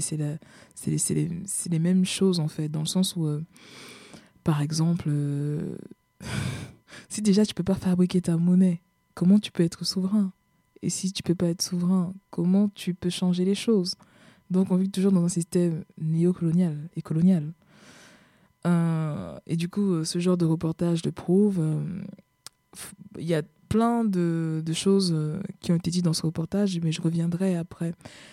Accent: Cameroon; vu que je suis camerounaise, au Cameroun, c'est le franc CFA.

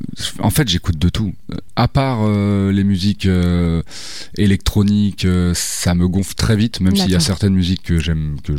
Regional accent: Paris, Île-de-France, France; quand j'ai habité sur Paris, avant de venir habiter ici, enfin, je suis né à Paris, j'ai fait toute ma vie à Paris et tout.

